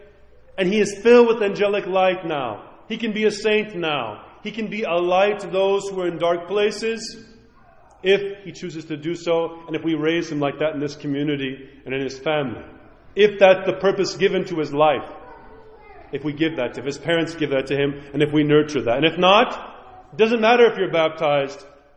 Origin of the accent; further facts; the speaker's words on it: New York, United States; I'm from New York.